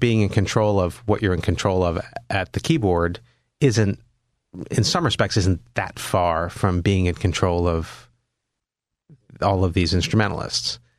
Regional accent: Philadelphia, Pennsylvania, United States; I'm from Philly. It's just down the street.

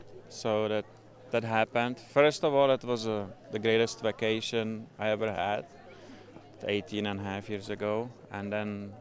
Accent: Czechia; also born or lived in Denver; now in Delta, United States; So I'm here with my family and I'm from Czech Republic.

